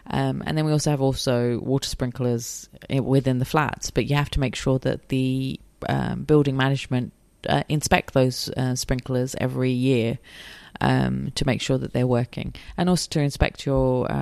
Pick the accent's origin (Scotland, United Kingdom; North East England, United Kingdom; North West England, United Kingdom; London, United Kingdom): London, United Kingdom; London with the Grenfell Tower, and that affected me quite a lot because it's, you know, my hometown. We live in a big city and there's lots of towers here